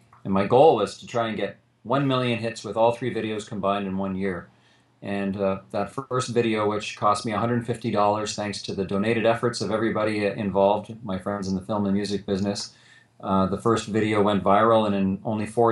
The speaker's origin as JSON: {"language": "English", "town": "Timmins", "region": "Ontario", "country": "Canada", "lives_now": "Halifax, Canada", "said": "I'm a Canadian living in Halifax, Nova Scotia, but originally from a town called Timmins, Ontario"}